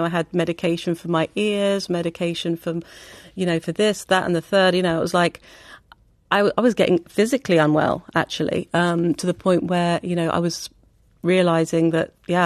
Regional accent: Pakistan; born there; I was born in Pakistan. I was one of 8 children.

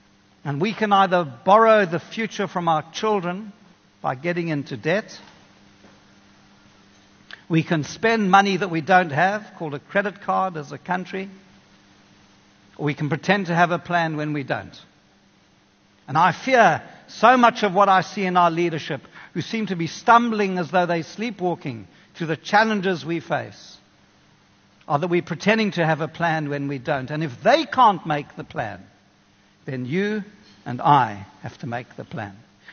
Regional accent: Kenya; now in South Africa; I grew up in Kenya. I love the Kenyans.

